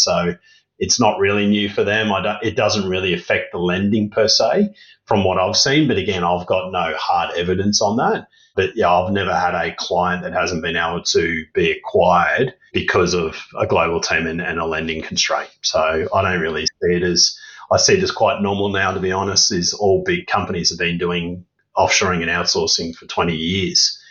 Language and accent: English; Australia; I'll use Australians, I'm an Aussie, so I can use this.